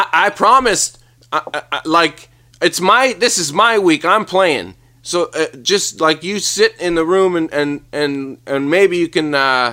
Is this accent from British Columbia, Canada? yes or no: no; Toronto, Ontario, Canada; I'm from the Toronto.